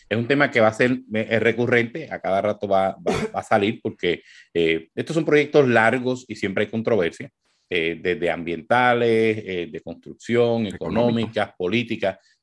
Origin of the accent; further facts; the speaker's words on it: Corozal, Puerto Rico; yo que soy de Corozal, vivimos, respiramos voleibol